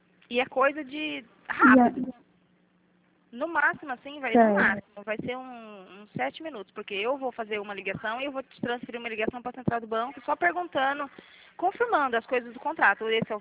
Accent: Marília, São Paulo, Brazil; Isso, eu sou de Marília

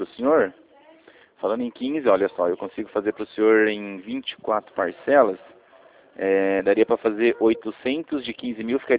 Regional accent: São Paulo, Brazil; Não, eu sou de São Paulo, que a Central é aqui nossa, né? São Paulo. Rio Claro.

